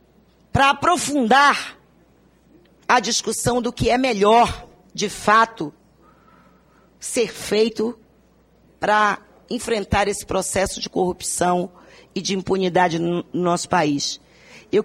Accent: Pará, Brazil; que não nos orgulham relatar como paraenses, como cidadãos de bem, como cidadãos brasileiros que somos

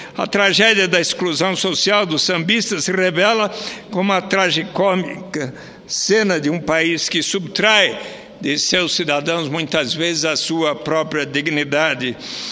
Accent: São Paulo, Brazil; esta extraordinária metrópole onde eu nasci e vivo, além de aqui trabalhar em Brasília, mas ali as pessoas fazem com que São Paulo corra, ranja, solte fumaça por suas ventas.

